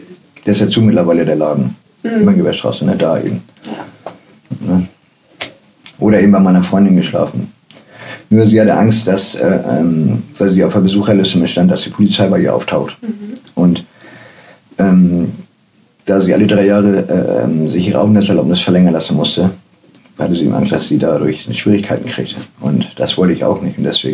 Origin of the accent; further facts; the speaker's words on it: Hamburg, Germany; Wo ich aufgewachsen bin, von da aus konnte ich direkt hinten aus der Küche auf die Elbe gucken.